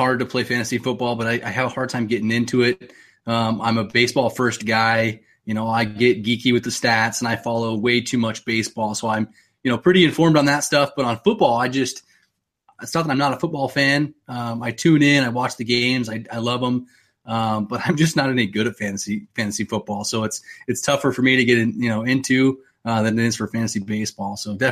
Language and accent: English; Phoenix, Arizona, United States; Yeah, absolutely. I'm from Arizona. So growing up in Phoenix, we didn't have the Diamondbacks until the expansion of 1998.